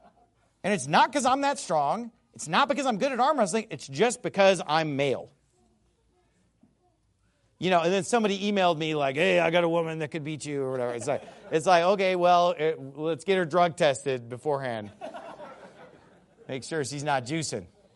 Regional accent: California, United States

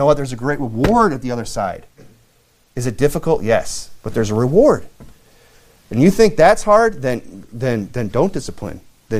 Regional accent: Michigan, United States; And because I'm from Michigan, where it's just one giant sand dune, where you could just dig with one hand.

